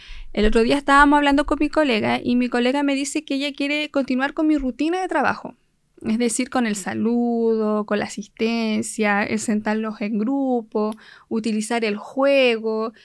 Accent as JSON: {"language": "Spanish", "town": "Osorno", "region": "Los Lagos", "country": "Chile", "tie": "born or raised there", "lives_now": "Purranque, Chile", "said": "Yo nací acá en Osorno, viví hartos años, pero yo vivo ahora en Purranque, ya que son como a media hora de acá de Osorno."}